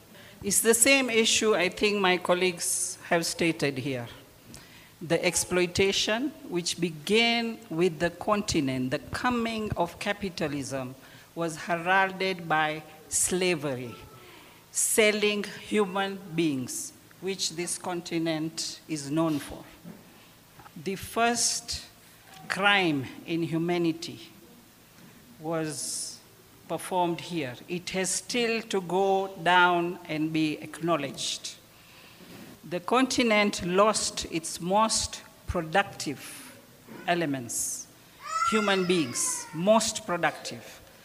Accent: Zanzibar, Tanzania; So I come from Africa, from a little island here on the east coast of Africa called Zanzibar.

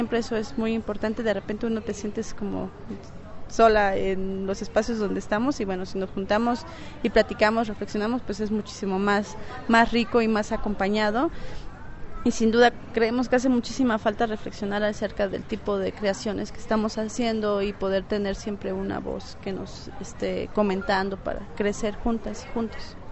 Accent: Puebla, Mexico; somos de Puebla

